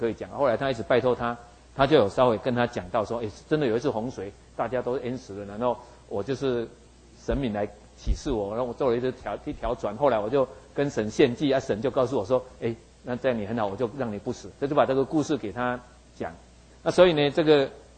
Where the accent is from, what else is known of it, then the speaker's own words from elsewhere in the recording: Taiwan; 就像我们台湾人到处去旅行哦